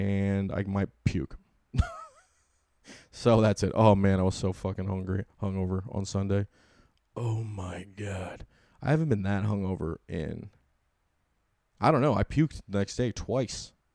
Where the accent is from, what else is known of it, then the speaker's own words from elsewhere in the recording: California, United States; Okay, I'm from California.